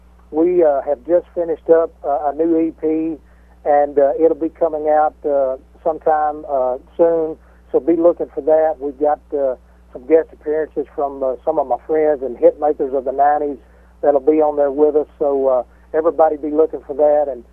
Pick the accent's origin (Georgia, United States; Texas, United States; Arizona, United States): Texas, United States; I'm just a small-town country boy from Texas, Rick. You know, my hometown was probably 1,300 people from where I came from back in the 80s